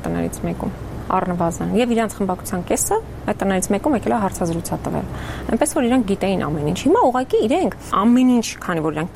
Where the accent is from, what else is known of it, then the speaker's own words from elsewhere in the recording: Vardenis, Gegharkunik, Armenia; եւ Վարդենիսից եկել եմ, մենակ ինքնուրույն աշխատել եմ